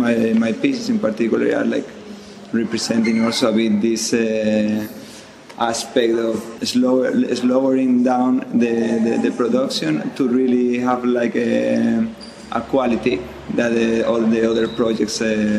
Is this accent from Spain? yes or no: yes; Spain; English is a second language; now in Eindhoven, Netherlands; I'm originally from Spain, but I'm based in Eindhoven, Holland.